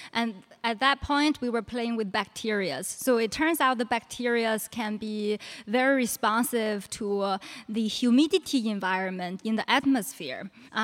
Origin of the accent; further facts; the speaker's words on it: Inner Mongolia, China; So I grew up in Inner Mongolia in China.